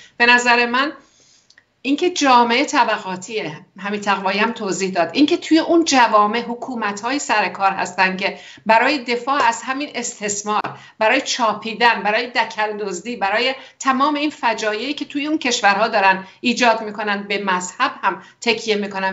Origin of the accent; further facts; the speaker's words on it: Iran; همین الان من و شما که از ایران هستیم و دقیقا میدونیم چه خبره در ایران